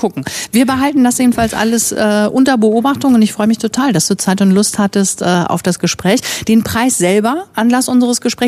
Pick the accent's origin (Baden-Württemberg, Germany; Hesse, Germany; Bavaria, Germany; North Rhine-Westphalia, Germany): North Rhine-Westphalia, Germany; Das kenne ich aus meiner Kindheit in NRW auch, siehst du.